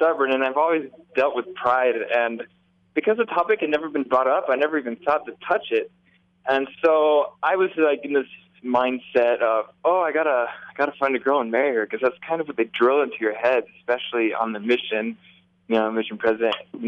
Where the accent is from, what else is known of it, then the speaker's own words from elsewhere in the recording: Utah, United States; also born or lived in Kansas City, United States; I was born in Kansas City, Kansas, but as a little kid, I moved over to Utah, and I grew up in the church.